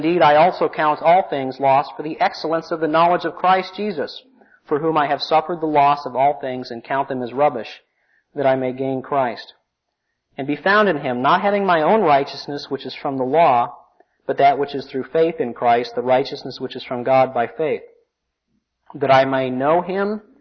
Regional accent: Phoenix, Arizona, United States; now in Indianapolis, United States; When I was growing up in Phoenix, I had a routine on Sunday morning of Memorial Day weekend. It's the day of the Indianapolis 500. Now that I live in Indianapolis

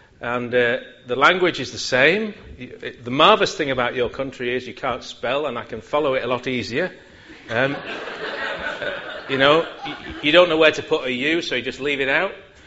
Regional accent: North West England, United Kingdom; I'm one of those unfortunate people that happens to live in Yorkshire, but I'm from Lancashire.

